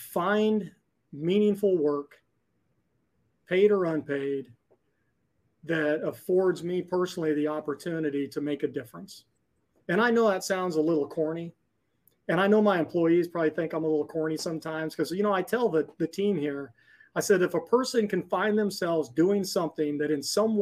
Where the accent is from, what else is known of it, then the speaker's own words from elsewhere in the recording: Montana, United States; I mean, I grew up in Western Montana, digging ditches and bucking bales and setting irrigation pipe and feeding cattle in the snow, you know.